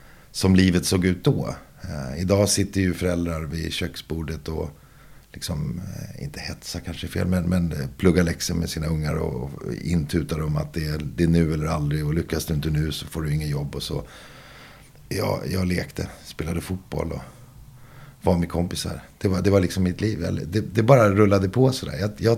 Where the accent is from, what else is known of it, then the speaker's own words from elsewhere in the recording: Stockholm, Stockholm County, Sweden; jag tycker … från Enskede. Alltså en helt vanlig kille som växte upp i en förort i Stockholm.